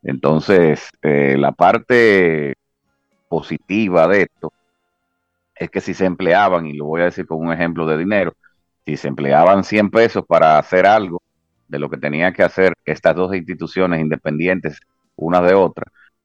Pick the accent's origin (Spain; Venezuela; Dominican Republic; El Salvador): Dominican Republic; Pero esperamos todos, como dominicanos, dándole el espaldarazo al gobierno